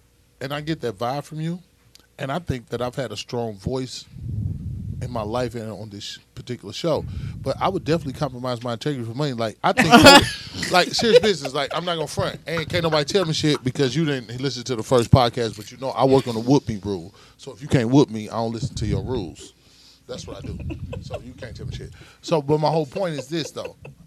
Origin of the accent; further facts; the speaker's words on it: Missouri, United States; I'm from Missouri.